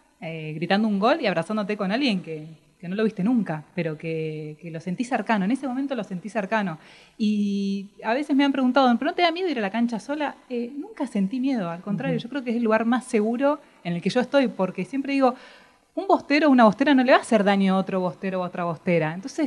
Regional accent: Cipolletti, Río Negro, Argentina; moved away as an adult; now in Buenos Aires, Argentina; Nosotros somos de Cipolletti, vivimos a 1.200 kilómetros. Yo me vine a vivir acá a Buenos Aires cuando cumplí 18 años para estudiar.

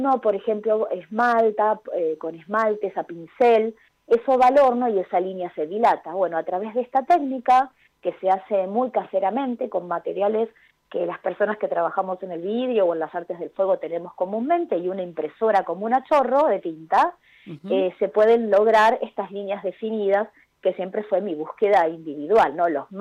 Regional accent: Avellaneda, Buenos Aires Province, Argentina; Yo nací, crecí y aún vivo en Avellaneda, es mi ciudad querida

